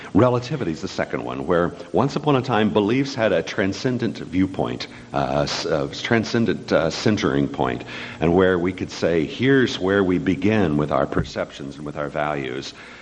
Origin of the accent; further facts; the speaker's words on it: Ohio, United States; now in California, United States; That would be the Mennonite community I grew up in Western Ohio, and where you needed little theology because an ethic was enough to keep you well connected to each other.